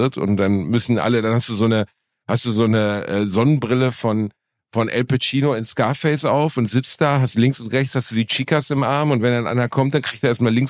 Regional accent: Gelsenkirchen, North Rhine-Westphalia, Germany; Er kommt aus meiner Heimatstadt Gelsenkirchen eigentlich.

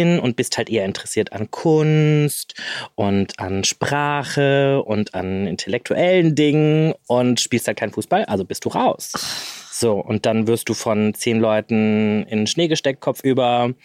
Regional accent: Bavaria, Germany; Aber der Punkt ist, also ich bin in Niederbayern groß geworden.

